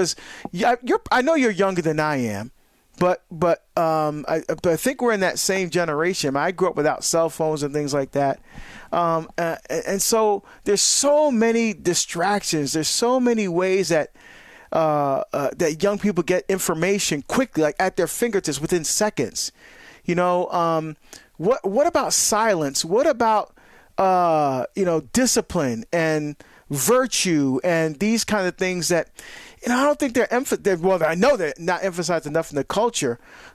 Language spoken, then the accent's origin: English; Hillside, New Jersey, United States; also born or lived in Washington, D.C. area; I grew up in Hillside, which is right next to Newark.